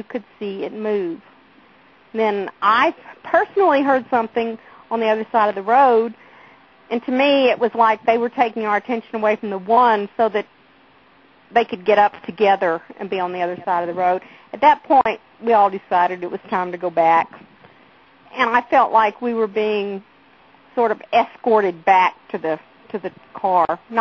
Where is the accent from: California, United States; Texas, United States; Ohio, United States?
Texas, United States; I was born and raised in Texas, which, you know, everybody should know.